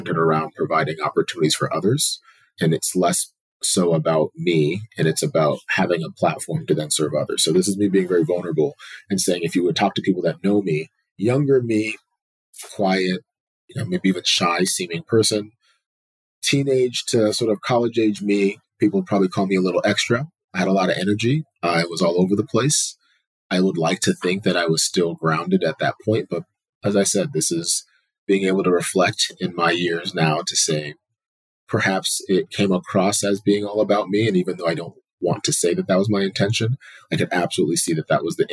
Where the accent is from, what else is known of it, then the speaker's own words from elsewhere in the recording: United States; I was raised in the United States, but in a Nigerian house.